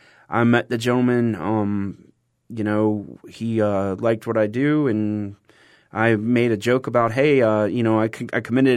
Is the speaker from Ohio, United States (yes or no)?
no; Naples, Florida, United States; Well, I was born here in Naples. I'm a native Neapolitan.